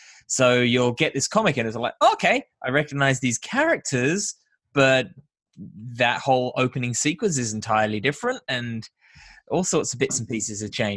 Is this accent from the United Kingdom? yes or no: yes; United Kingdom; Of course. Come on, I'm British.